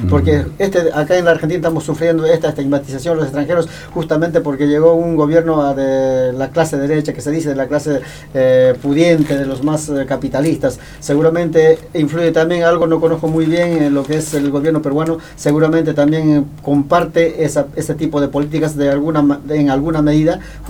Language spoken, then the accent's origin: Spanish; Bolivia; No estoy muy informado siendo boliviano yo